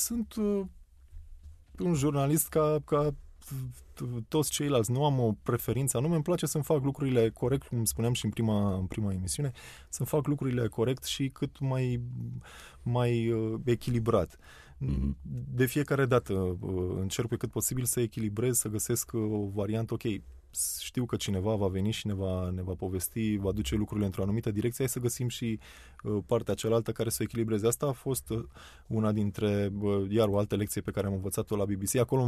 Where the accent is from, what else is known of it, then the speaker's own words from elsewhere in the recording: Romania; noi suntem români, acum e revelionul nou, ne place să stăm liniștiți acasă